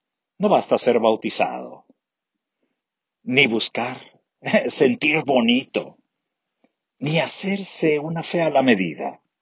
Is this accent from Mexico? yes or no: yes; Granados, Sonora, Mexico; Estoy haciendo esta grabación desde mi tierra, Granado, Sonora